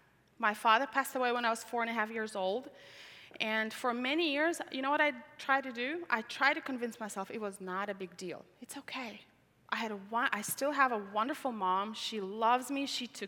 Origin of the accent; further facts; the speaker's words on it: Tajikistan; English is a second language; moved away; I have three countries in me. I don't know which country I belong. I grew up in a country called Tajikistan.